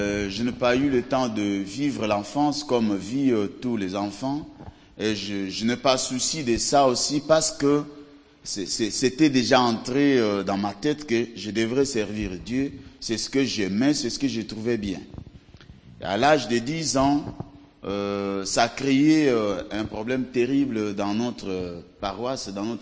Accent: DR Congo; Je viens de la République démocratique du Congo, l'ex-Zaïre. Je suis marié, père de 3 enfants. Alors ici en Europe, ça fait 7 ans que je suis là.

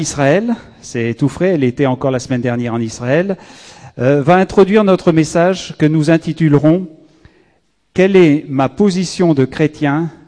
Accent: Hauts-de-France, France; moved away as an adult; Je suis personnellement originaire du Nord-Pas-de-Calais, mais j'ai quitté la région en 1971, à l'âge de 20 ans, pour y revenir 40 ans après, au mois d'août 2010.

